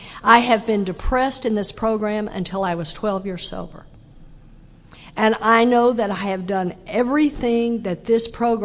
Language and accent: English; Texas, United States; I come from Texas. I got sober in Texas